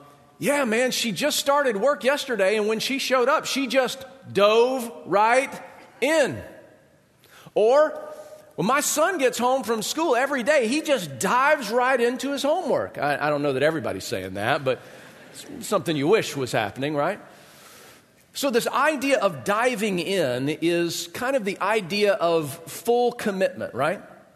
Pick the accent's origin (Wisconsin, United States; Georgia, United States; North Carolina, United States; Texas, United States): Georgia, United States; I was little, growing up in Georgia, I didn't have a swimming pool at our house